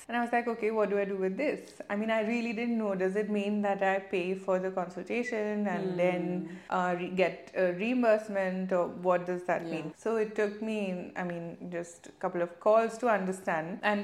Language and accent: English; India; I grew up in India where there is no medical insurance largely.